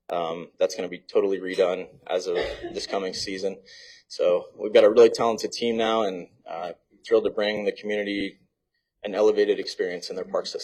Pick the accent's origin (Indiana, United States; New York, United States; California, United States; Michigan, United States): Indiana, United States; Jasper; I'm from Jasper, but never really visited West Boggs until I took the job.